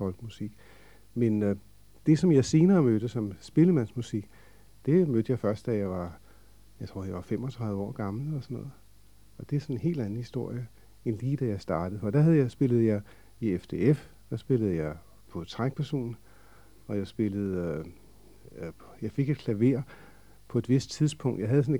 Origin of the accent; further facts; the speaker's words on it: Copenhagen, Capital Region of Denmark, Denmark; Man kunne også efterhånden få dem derhjemme på Nørrebro. Og det var sådan en helt ny verden, der dukkede op. Fordi jeg var jo vant til versusmusikken på Nørrebro